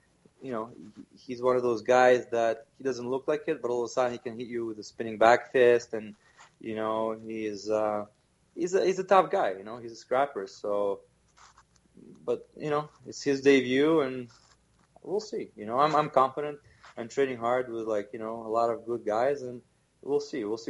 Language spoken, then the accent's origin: English; Toronto, Ontario, Canada; So I'm from Toronto originally myself